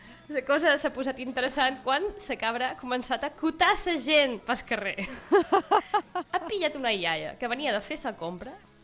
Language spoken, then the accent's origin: Catalan; Ibiza, Balearic Islands, Spain; és que jo som d'Eivissa